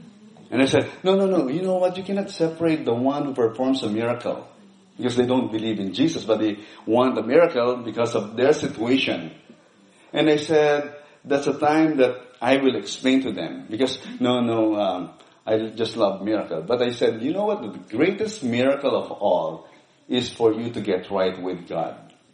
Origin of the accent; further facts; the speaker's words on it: Australia; because I'm from Australia.